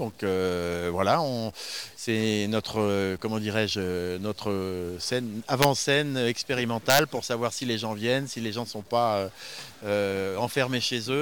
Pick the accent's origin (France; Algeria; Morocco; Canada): France; Grand Est; Moi, je suis alsacien d'origine, alors je suis un peu comme je veux.